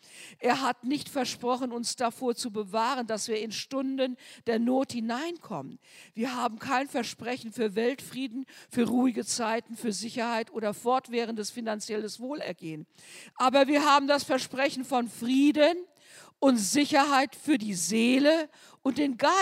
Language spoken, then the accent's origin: German; Germany; Und als Deutscher, wir haben da einen Missionar in Indien, den haben wir immer besucht, und Jochen Teves.